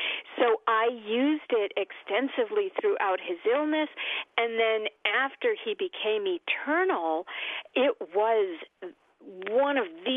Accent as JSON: {"language": "English", "town": "Oak Park", "region": "Illinois", "country": "United States", "said": "Well, I am from Oak Park, Illinois, a wonderful town, intellectual, lots and lots of opportunities to act and to sing"}